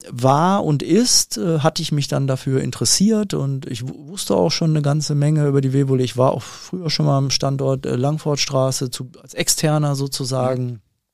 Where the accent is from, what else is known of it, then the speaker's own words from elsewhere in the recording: Bochum, North Rhine-Westphalia, Germany; Zum einen bin ich Bochumer, ich wohne ganz in Bochum. Norden, einen Steinwurf von Herne entfernt und einen ganz weiten Steinwurf von Castrop-Rauxel entfernt.